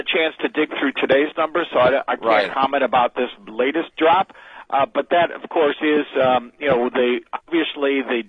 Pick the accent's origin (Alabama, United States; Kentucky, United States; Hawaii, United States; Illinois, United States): Illinois, United States; Chicago; He's from my hometown of Chicago.